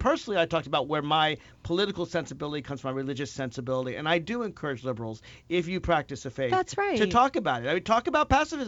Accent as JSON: {"language": "English", "region": "Virginia", "country": "United States", "tie": "born or raised there", "said": "In my home state."}